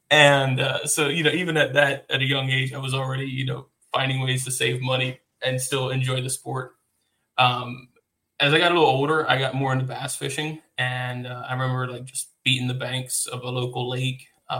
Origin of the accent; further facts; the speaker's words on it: Maryland, United States; I grew up, where I grew up in Maryland, we didn't have smallmouth.